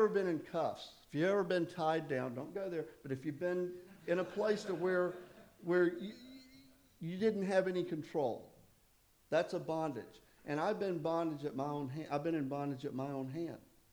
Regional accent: the South, United States; I'm a guy. I was raised in the South. I'm a good old boy.

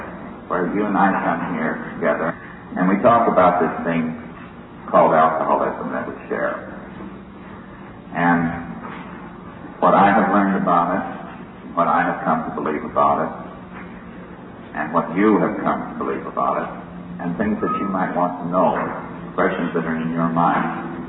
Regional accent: United States; I am an American alcoholic.

